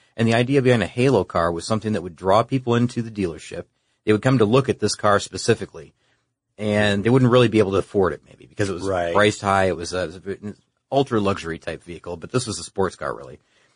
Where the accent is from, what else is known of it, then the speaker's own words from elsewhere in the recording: England, United Kingdom; Being English, I can't help noticing that you missed out an enormous chunk of the English history of the AC Shelby Cobra.